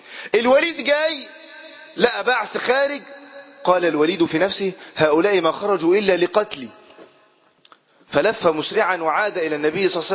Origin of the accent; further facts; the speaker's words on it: Egypt; اللهم ارفع عن بلادنا مصر الغلاء والوباء والفتن